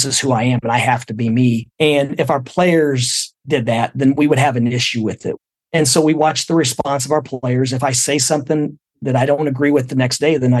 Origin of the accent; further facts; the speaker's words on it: Indiana, United States; And it began when I grew up in Indiana and played for a great high school coach.